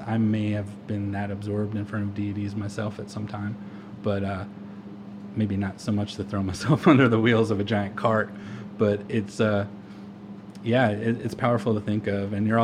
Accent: New Jersey, United States; I grew up on the Jersey Shore, and I was hanging out on the boardwalk with my friends

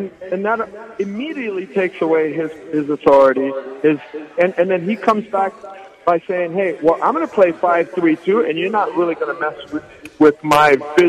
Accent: Suriname; He's, you know, he's got Guyanese roots. I'm from Suriname.

